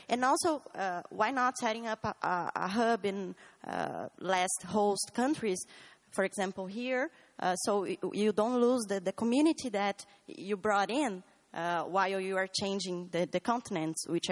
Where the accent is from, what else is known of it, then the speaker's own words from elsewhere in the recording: Brazil; I'm from Brazil